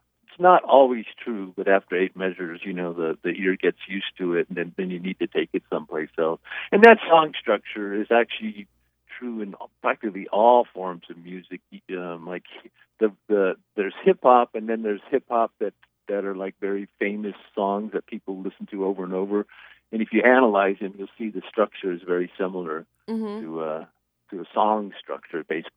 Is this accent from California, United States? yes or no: yes; California, United States; growing up in the East Bay, we used to have this station, KDIA, that … used to be a DJ on